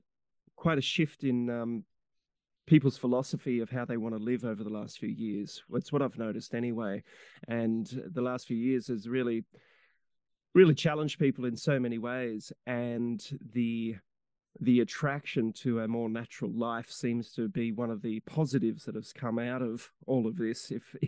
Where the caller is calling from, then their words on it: New South Wales, Australia; I'm in far north New South Wales in Australia, and we're fortunate enough to have a beautiful freshwater creek running through our property